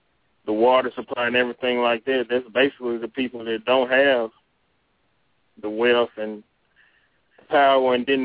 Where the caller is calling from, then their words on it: Tennessee, United States; I'm calling from Tennessee.